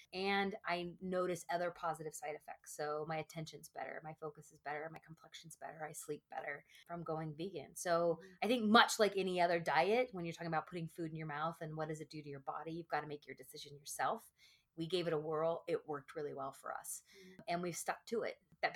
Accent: the South, United States; So born and raised in the South, talking like Texas, right?

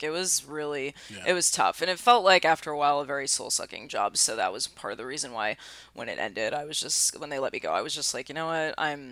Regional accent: Astoria, New York, United States; I was from Astoria, so like gotcha. Anytime I say I'm like from Astoria

